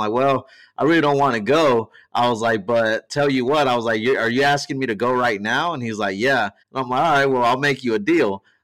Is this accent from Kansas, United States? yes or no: yes; Wichita, Kansas, United States; I'm from Wichita, Kansas. So when we drive to the church, it's a neighborhood.